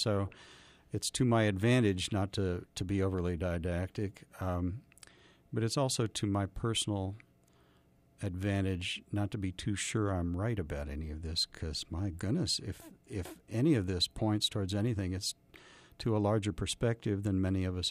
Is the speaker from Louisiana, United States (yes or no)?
no; Kansas City, Missouri, United States; when I grew up in Kansas City, I was pretty much surrounded by people who, for them, as part of their evolution, it was important for them to disavow traditional organized religion.